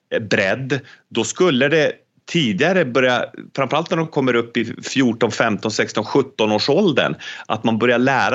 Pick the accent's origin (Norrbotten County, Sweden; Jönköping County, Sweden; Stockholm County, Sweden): Norrbotten County, Sweden; Boden; Jag ska flyga upp och prata för ungdomsledare och gymnasieelever där i min hemstad Boden.